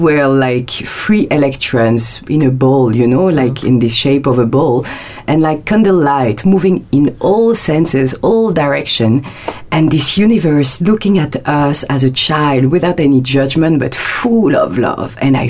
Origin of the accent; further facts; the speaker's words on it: Paris, Île-de-France, France; I'm French. I'm coming from Paris, France, and I came 8 years ago for holidays